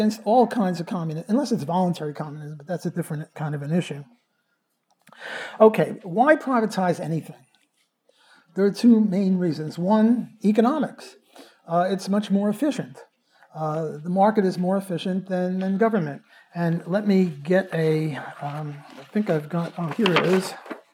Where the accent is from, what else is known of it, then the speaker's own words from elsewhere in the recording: New Orleans, Louisiana, United States; Another reason is I'm from New Orleans, and 1,900 people died in the aftermath of Katrina.